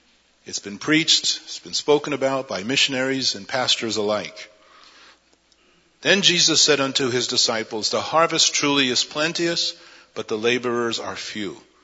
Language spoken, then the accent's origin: English; New York City, New York, United States; And I came from New York City. I'm a city dude.